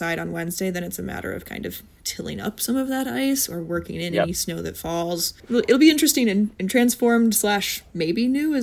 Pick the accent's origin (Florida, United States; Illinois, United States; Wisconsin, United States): Wisconsin, United States; Bayfield; So I'm originally from Bayfield